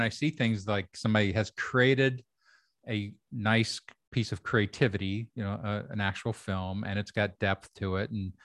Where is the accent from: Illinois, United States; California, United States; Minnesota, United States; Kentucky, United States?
Kentucky, United States; because I grew up in Kentucky. I was the first person from my family to go to college.